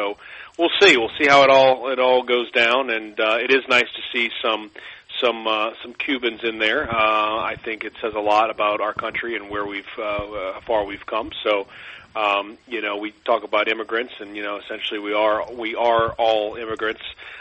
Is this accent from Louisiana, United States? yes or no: yes; New Orleans, Louisiana, United States; The dessert book was really about growing up in New Orleans and sort of the sweets